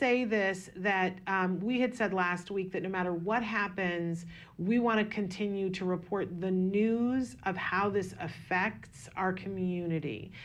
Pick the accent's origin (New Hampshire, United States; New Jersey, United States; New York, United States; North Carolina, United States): New York, United States; Saratoga; in my hometown of Saratoga, New York, a very artsy-fartsy kind of town that in the winter is kind of a small-town feel